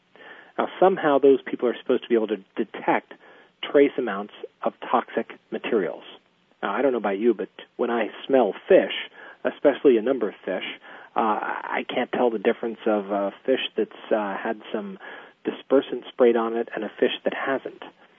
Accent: Louisiana, United States; I grew up in Louisiana in the water. You know, my family are Cajuns.

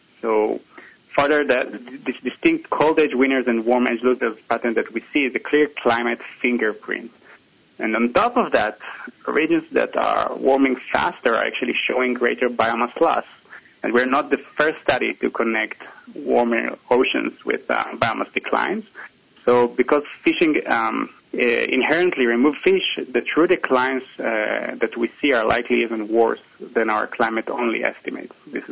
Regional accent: Israel; born or raised there

